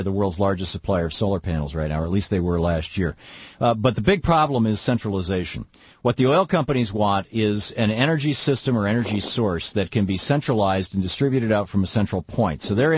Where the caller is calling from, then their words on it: Portland, Oregon, United States; I'm in Portland, Oregon.